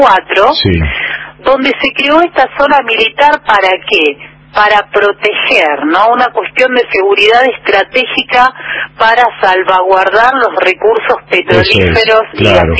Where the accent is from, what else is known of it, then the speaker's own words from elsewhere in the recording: Caleta Olivia, Santa Cruz, Argentina; also born or lived in La Plata; soy de aquí, de la Patagonia, soy nacida en Caleta, Bolivia, criada aquí en la zona, pero me formé en la ciudad de La Plata, donde viví 11 años